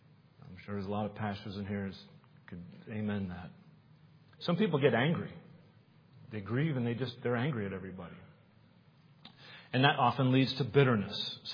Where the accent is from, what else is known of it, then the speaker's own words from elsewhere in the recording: New England, United States; I grew up in New England, and it would get cold.